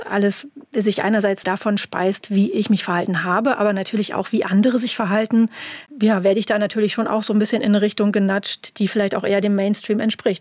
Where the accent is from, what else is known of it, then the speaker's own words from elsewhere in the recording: North Rhine-Westphalia, Germany; born there; als gebürtige Westfälin